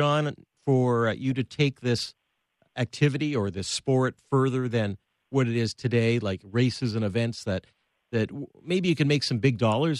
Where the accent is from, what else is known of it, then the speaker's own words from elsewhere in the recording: Toronto, Ontario, Canada; We grew up in Toronto.